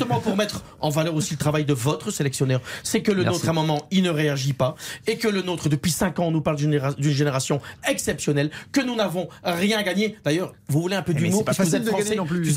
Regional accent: Belgium; en tant que Belge

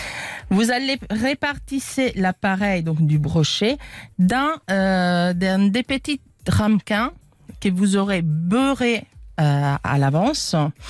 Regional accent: Italy; Moi, vous savez, je suis italienne, je mets toujours du basilic

